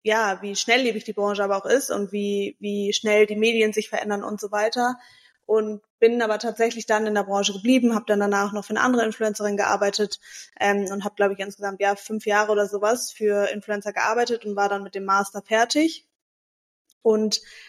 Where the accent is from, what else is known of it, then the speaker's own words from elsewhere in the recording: Hamburg, Germany; born there; Also ich bin in Hamburg geboren und lebe auch tatsächlich noch in Hamburg, beziehungsweise zwischen Hamburg und Mallorca inzwischen.